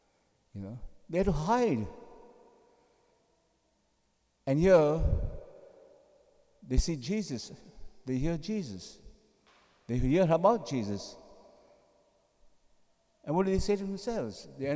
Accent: India; the place where I grew up in India, there, in my city there, there was a place called Leper Asylum

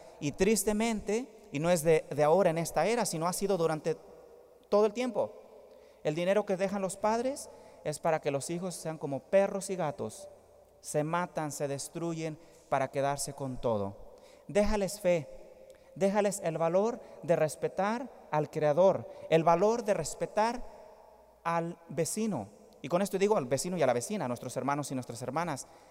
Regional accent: Mexico; así digo yo, pues soy de México

